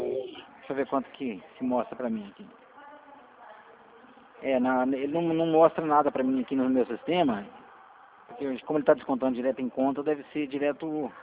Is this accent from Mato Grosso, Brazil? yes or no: no; Piracicaba, São Paulo, Brazil; nós somos de Piracicaba.